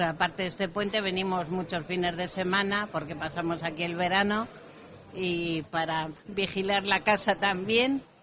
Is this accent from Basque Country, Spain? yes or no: no; Villarcayo, Castile and León, Spain; born there; soy nacida en Villarcayo, pero tengo la segunda vivienda aquí en Villarcayo.